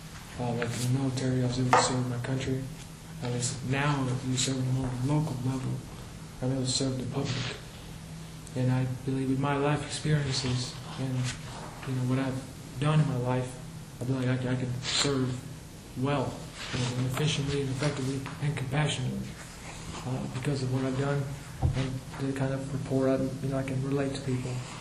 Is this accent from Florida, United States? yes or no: yes; Tampa, Florida, United States; Oh, I mean, since I traveled, I grew up in Tampa, Florida.